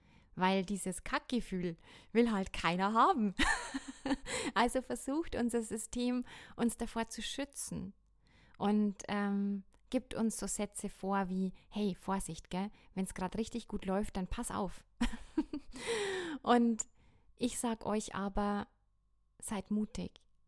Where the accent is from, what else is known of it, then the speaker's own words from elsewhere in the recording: Bad Kötzting, Bavaria, Germany; Es war Pfingstfest in Bad Kötzting in meiner Heimat.